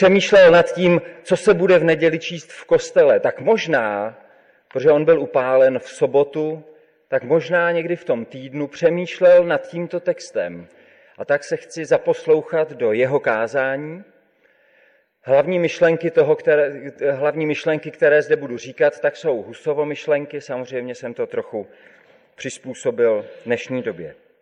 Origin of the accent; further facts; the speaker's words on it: Husinec, South Bohemian Region, Czechia; Každopádně rád vzpomínám na dětství strávené tady v Husinci na tomto místě.